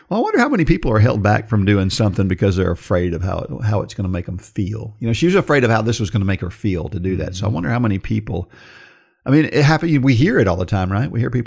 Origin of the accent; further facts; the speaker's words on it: Georgetown, South Carolina, United States; For the first time since 2019, my hometown is offering the half marathon at the Bridge to Bridge Georgetown, South Carolina, the little town nestled between Charleston and Myrtle Beach.